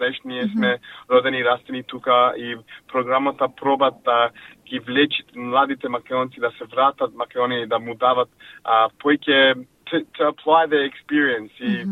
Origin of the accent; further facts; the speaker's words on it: Wollongong, New South Wales, Australia; имам 23 години, роден и расен сум во Волонгон и врските со Македонија. Баба ми и дедо ми дојдо од Македонија во 1970 години